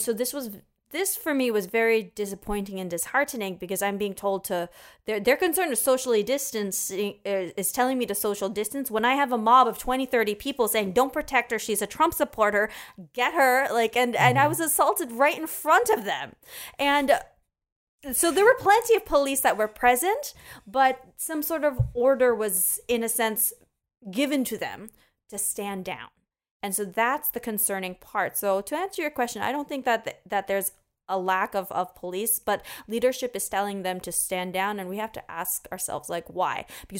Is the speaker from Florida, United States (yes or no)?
yes; Florida, United States; also born or lived in New York; I lived in New York for about 9 years, and I grew up mainly in Florida.